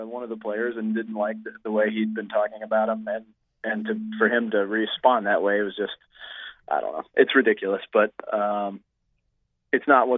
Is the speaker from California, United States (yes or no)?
no; Tennessee, United States; also born or lived in Virginia; now in Kentucky, United States; I'm not from here. I lived in Virginia for 8 years. I grew up in Tennessee.